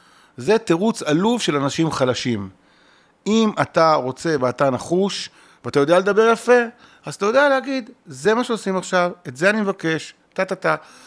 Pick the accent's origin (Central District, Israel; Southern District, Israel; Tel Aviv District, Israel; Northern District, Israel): Tel Aviv District, Israel; Bat Yam; אני גדלתי בבת ים.